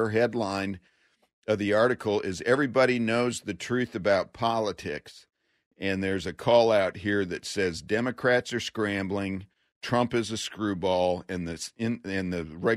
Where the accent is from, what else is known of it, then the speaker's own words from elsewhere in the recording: Texas, United States; I'm just, as a Texan, I can't help but say I am embarrassed for our two things.